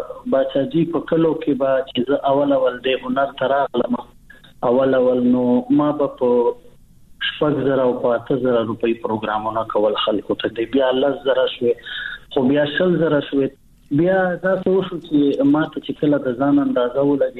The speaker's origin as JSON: {"language": "Pashto", "town": "Bannu", "region": "Khyber Pakhtunkhwa", "country": "Pakistan", "tie": "born or raised there", "said": "زه خو بیسیکلی د بنو یم په بنو کې پیدا شوی یم په بنو کې لوی شوی یم بنو زمونګه ابای علاقہ دا زمونږ دا پلار زمونږ دا نکنه جائیدادونه ټول بنو کې دي"}